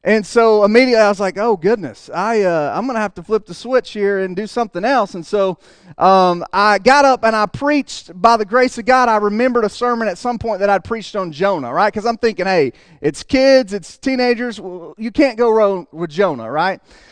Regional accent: Mississippi Delta, United States; Y'all know I'm pretty simple. I'm from the Delta, and that's how we roll, and all of those things.

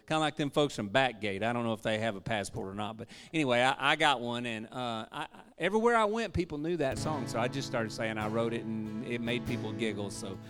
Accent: Gum Springs, Arkansas, United States; I was born in Gum Springs, Arkansas. Anybody know where Gum Springs is? There's 187 people where I'm from.

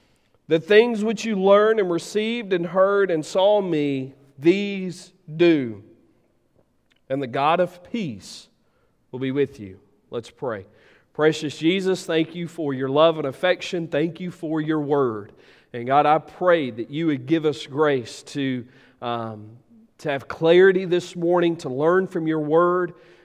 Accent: Ratcliffe, Arkansas, United States; Look, I grew up in Ratcliffe, Arkansas. I'm just me.

